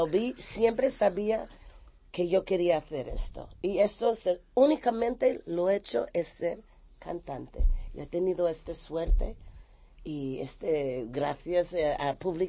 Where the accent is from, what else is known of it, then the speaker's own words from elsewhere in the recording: United States; Spanish is a second language; now in Spain; Y yo soy de Estados Unidos. Y orgullosa y lo amo, mi país y todo, pero estoy enamoradísimo de España.